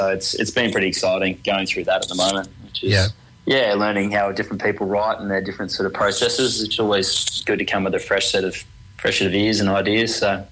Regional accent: Kingaroy, Queensland, Australia; we grew up in Kingaroy originally and had a crack at playing guitar out there

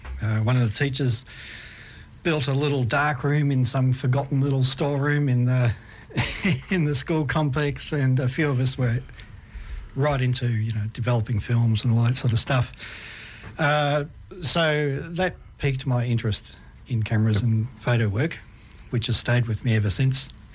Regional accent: Frankston North, Victoria, Australia; Oh, yes. Frankston North. The Pines, mate.

